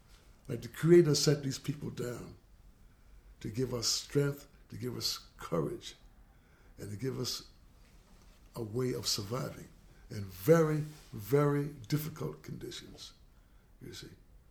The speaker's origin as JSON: {"language": "English", "town": "Brooklyn", "region": "New York", "country": "United States", "tie": "born or raised there", "said": "Because just like growing up in Brooklyn, I didn't just go to Africa and tape a rhythm, say, I'm going to use this."}